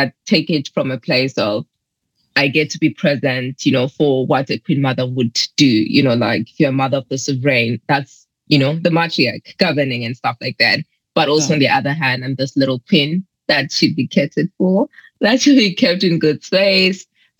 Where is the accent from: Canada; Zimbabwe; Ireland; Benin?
Zimbabwe; trying to find the meaning of my name, because I grew up in Zimbabwe.